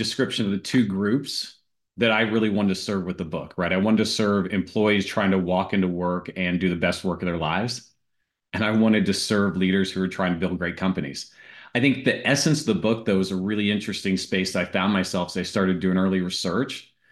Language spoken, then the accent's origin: English; Missouri, United States; So I grew up in Southern Missouri in the Ozark Mountains